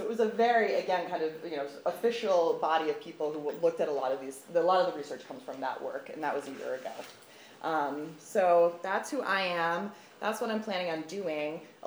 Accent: Gilboa, New York, United States; now in Westkill, United States; I live in Westkill. I am here as a concerned member of the public. I grew up in Gilboa

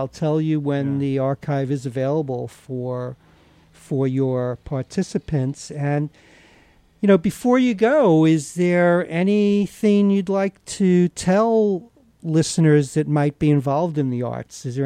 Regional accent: Philmont, New York, United States; I'm from Philmont.

